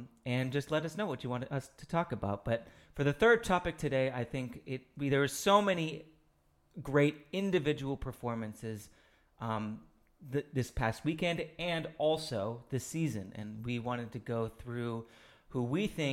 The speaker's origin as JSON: {"language": "English", "country": "United States", "said": "I'm an American, so Zed is hard for me to say."}